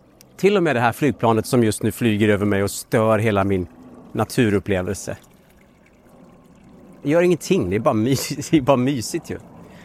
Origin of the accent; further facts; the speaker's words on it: Dalarna County, Sweden; Jag växte upp i Dalarna då